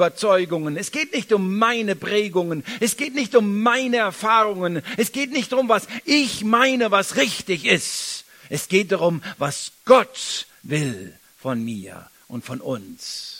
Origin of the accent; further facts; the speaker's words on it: Saarland, Germany; Auch als Saarländer